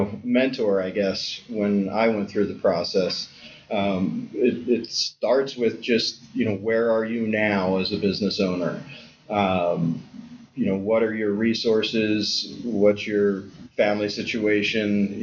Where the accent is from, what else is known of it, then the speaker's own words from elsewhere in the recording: New Jersey, United States; Sure. I grew up in New Jersey, family of 10.